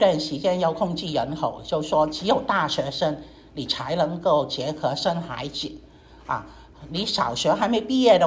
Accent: China; 比如说我们国内曾经我们中国人曾经很重视男孩子的

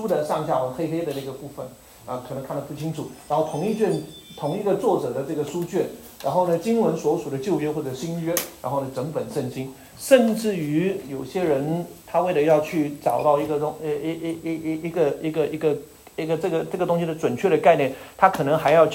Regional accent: Huai'an, Jiangsu, China; 我老家淮安的淮安有一个名人，就是周恩来

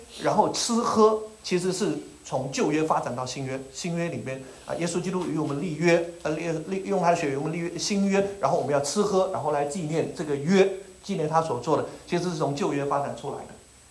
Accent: Huai'an, Jiangsu, China; 我老家淮安的淮安有一个名人，就是周恩来

